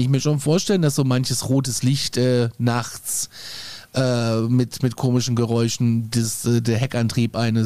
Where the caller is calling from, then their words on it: Austria; dass bei uns in Österreich bei Knittelfeld ein UFO-Hotspot ist